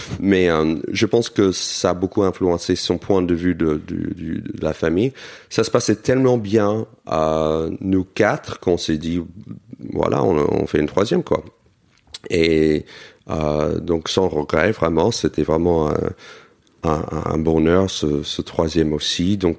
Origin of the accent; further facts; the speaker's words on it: United States; Je me souviens quand j'étais enfant aux États-Unis